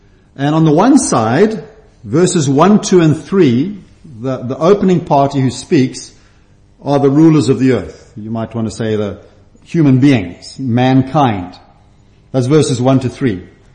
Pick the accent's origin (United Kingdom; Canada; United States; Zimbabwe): Zimbabwe; I come from Zimbabwe. I'm a Zimbabwean, born and bred. I say to people, born there, bred there, and hope to die there